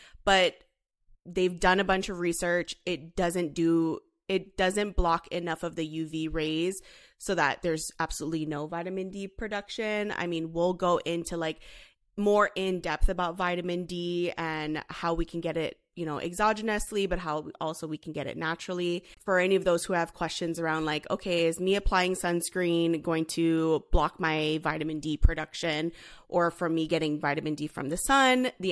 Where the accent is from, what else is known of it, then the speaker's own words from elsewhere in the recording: Hawaii, United States; And even when I was like growing up in Hawaii, always around the sun, like it was never really passed on to me.